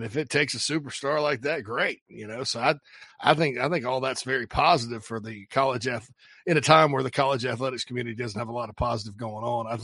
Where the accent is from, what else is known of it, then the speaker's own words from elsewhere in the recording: the South, United States; they let me watch Southeastern Conference football because they know I'm from the South and they like me.